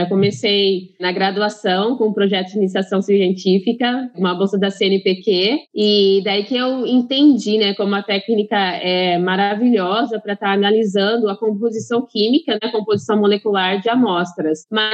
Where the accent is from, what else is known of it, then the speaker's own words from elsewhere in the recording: Campinas, São Paulo, Brazil; eu sou brasileira, cresci em Campinas, em Barão Geraldo, na cidade universitária, minha vida inteira